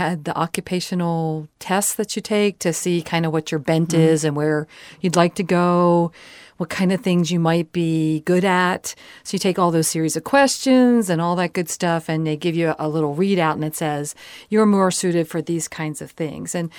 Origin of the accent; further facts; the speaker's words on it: Baltimore, Maryland, United States; Actually, growing up in Baltimore, Maryland, I lived in the suburbs, and my family did not visit the national parks.